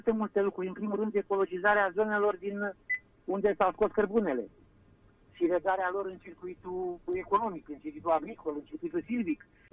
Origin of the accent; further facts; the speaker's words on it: Rogojelu, Gorj County, Romania; sunt un om care sunt din Gorj, sunt din zona din Rogojelu, deloc am crescut, am copilărit. Am învățat carte în Târgu Jiu, m-am întors în județ